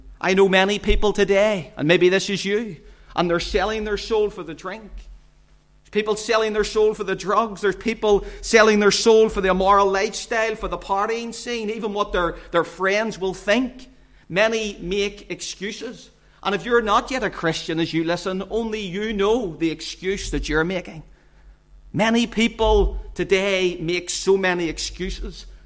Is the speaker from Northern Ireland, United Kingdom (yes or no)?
yes; Belfast, Northern Ireland, United Kingdom; growing up in South Belfast